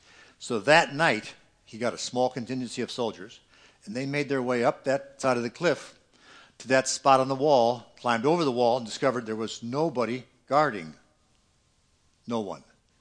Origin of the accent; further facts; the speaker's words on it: United States; born there; which means I was born in America.